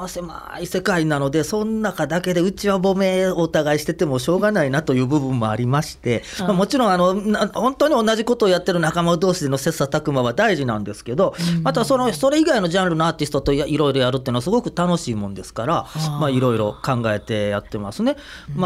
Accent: Nishinomiya, Hyogo, Japan; 西宮で生まれ育って神戸港で船見て、子供の頃船好きだったんで読みに行って

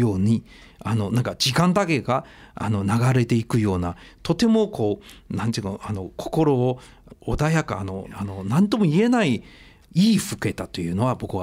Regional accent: China; now in Japan; 今日本で、25年も住んでいますから、ある程度こう浸っていくわけですね、日本文化そのものが。もし僕は中国人としてこの地に初めてやってくるとですね、きっと驚くんです。

